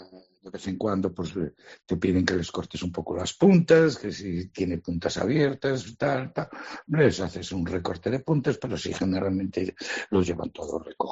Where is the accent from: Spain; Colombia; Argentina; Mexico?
Spain; Ferrol, Galicia; tres somos de Ferrol, va un carpintero, Roberto, el amas de velero y el peluquero que soy yo. Somos de Ferrol los tres